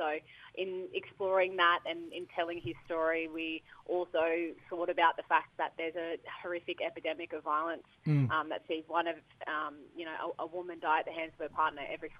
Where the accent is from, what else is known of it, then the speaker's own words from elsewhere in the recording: Cronulla, New South Wales, Australia; So my mob are Gamilaroi and Dungati. My family come from Moree and Kempsey, but I have been born and raised on Darawal country south of Sydney in Cronulla.